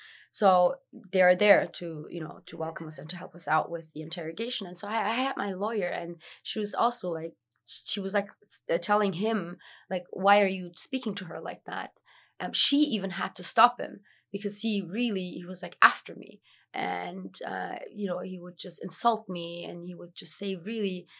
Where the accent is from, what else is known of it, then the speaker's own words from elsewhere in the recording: Berlin, Germany; I'm from Germany and I'm from Berlin.